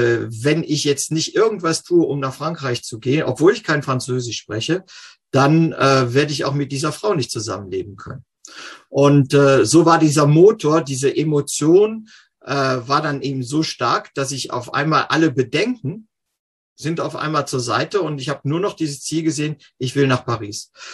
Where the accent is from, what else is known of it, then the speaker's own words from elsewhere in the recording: Cologne, North Rhine-Westphalia, Germany; Ursprünglich bin ich in Köln aufgewachsen